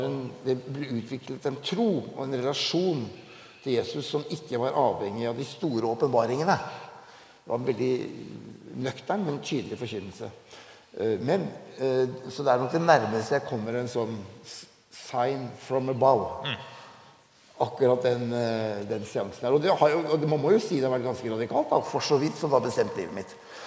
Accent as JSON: {"language": "Norwegian", "town": "Asker", "region": "Akershus", "country": "Norway", "tie": "born or raised there", "said": "Ja, jeg er oppvokst da I Asker, og der var det jo ingen frikirke."}